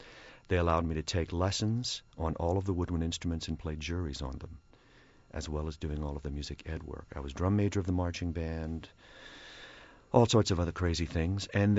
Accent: Lafayette, Louisiana, United States; accent: Cajun; I am a Cajun. I don't know how many of those have actually gone through these doors, but I grew up in South Louisiana in the town of Lafayette.

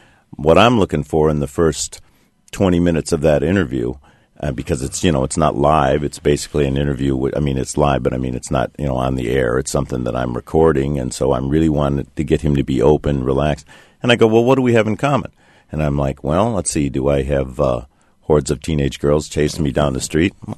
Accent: Kankakee, Illinois, United States; I grew up in Kankakee.

